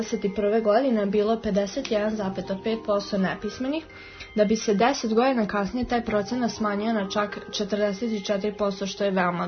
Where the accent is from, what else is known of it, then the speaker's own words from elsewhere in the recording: Novi Sad, Vojvodina, Serbia; mi smo iz Novog Sada i ja idem u osmi razred.